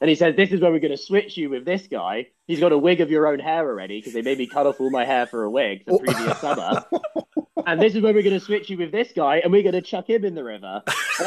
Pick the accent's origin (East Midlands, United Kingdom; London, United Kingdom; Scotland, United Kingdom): London, United Kingdom; Yeah, I grew up in London, so it was about a 2-3 hour drive.